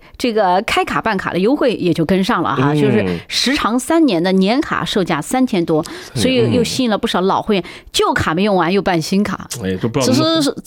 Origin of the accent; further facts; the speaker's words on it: Chongqing, China; 我其实是重庆人